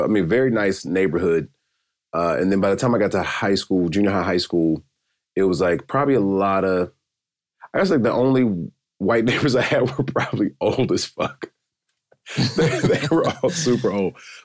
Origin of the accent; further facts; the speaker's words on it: Atlanta, Georgia, United States; I grew up just outside of Atlanta. That's where I'm from, Atlanta, Georgia, just southeast Stone Mountain, Decatur, Georgia. About 15, 20 minutes outside the city.